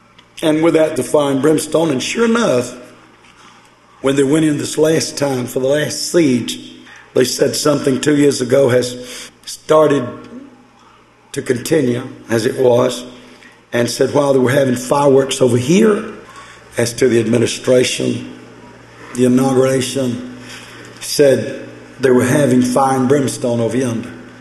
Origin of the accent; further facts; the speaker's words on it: United States; And to me, being an American, it really made it rough.